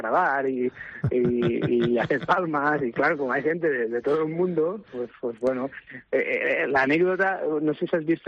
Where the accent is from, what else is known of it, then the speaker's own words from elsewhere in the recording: Valencia, Valencian Community, Spain; Valencia, sí, Valencia, la buena, claro.